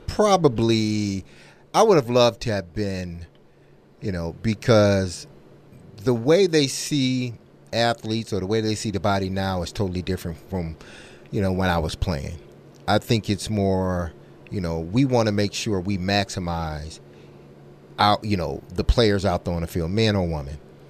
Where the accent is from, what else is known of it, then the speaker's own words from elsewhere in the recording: Detroit, Michigan, United States; growing up in Detroit, it was you get everything you can get.